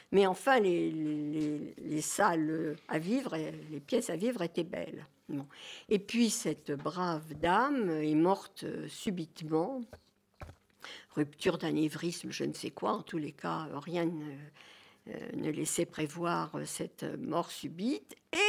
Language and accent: French; Paris, Île-de-France, France; depuis mon enfance, dans Paris, en montrant, bon, nous on a été éjectés complètement de l'îlot insalubre numéro 7, relogés dans des HLM